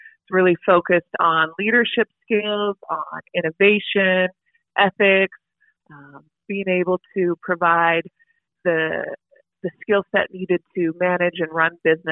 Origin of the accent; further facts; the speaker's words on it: Wyoming, United States; I am, born and raised in Wyoming.